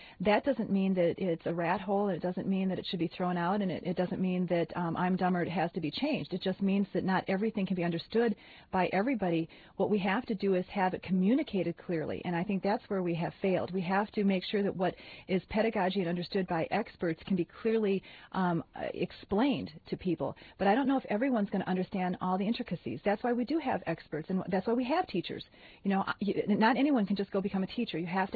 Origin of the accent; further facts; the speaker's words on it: Bloomington, United States; You know, I grew up in Bloomington and went to the Bloomington schools